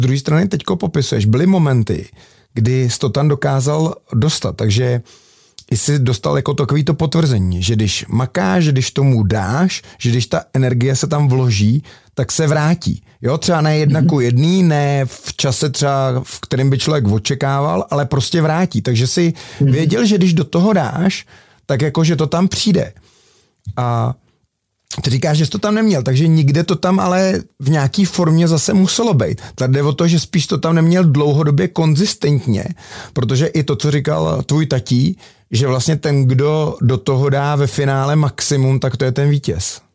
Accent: Plzeň, Plzeň Region, Czechia; my jsme oba Plzeňáci

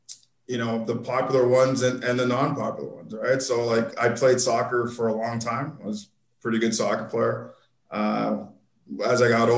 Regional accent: Canada; being a Canadian

